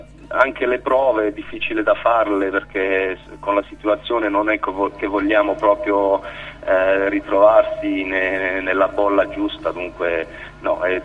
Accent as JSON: {"language": "Italian", "country": "Belgium", "said": "siamo tutti del Belgio, siamo nati in Belgio, però abbiamo anche origini italiane"}